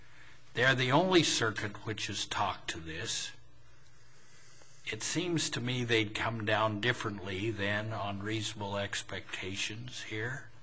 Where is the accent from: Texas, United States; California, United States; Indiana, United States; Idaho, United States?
Idaho, United States; I don't know how you say it exactly, but I'm from Idaho.